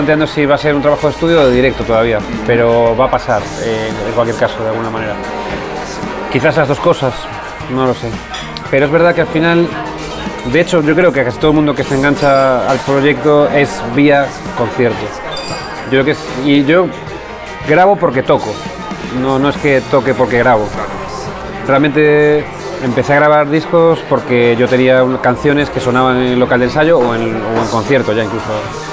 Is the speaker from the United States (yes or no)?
no; Galicia, Spain; Soy un gallego claramente, pero no soy un gallego puro. Soy un gallego... En mi familia, en mi ascendencia, ya hay mucha mezcla. Hay desde... O sea, aparecen hasta suizos y cubanos.